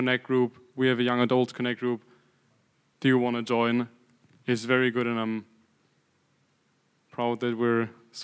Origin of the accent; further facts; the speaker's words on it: Germany; English is a second language; moved away as an adult; I'm from Germany, so I just came here 7 months ago.